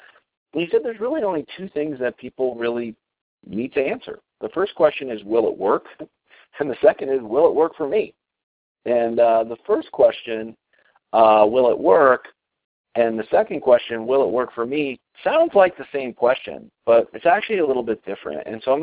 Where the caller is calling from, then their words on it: Colorado, United States; I'm calling in from Colorado this evening.